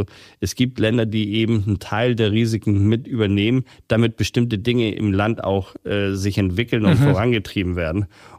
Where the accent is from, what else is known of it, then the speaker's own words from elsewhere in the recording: Hamburg, Germany; ich komme jetzt aus Hamburg